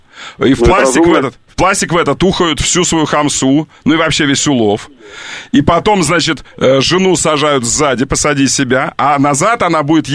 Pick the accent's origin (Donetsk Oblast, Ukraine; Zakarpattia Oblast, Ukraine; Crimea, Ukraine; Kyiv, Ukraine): Crimea, Ukraine; как нормальный крымчанин, я никогда в жизни не пользуюсь тем, чем пользуются туристы.